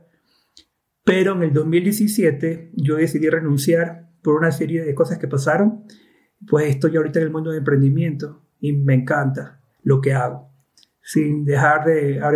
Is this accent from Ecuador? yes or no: yes; Ecuador; Yo soy de Ecuador y vivo en Cuenca ahora.